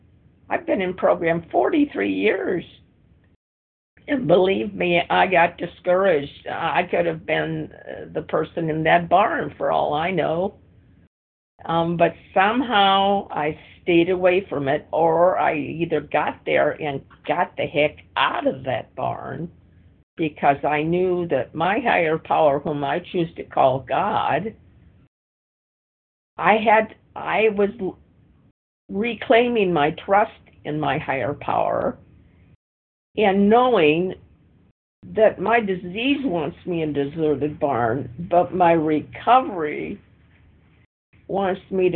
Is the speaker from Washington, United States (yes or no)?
yes; Washington, United States; and I am from Washington State.